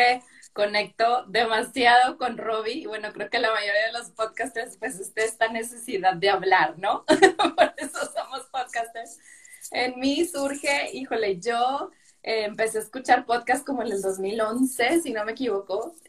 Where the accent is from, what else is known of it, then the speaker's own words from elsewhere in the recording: Monterrey, Nuevo León, Mexico; yo también soy de Monterrey, vivo aquí en Monterrey